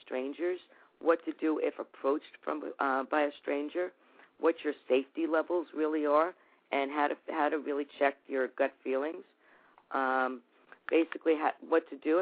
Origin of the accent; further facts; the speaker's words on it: New York, United States; And basically, I'm from New York originally and from the suburbs.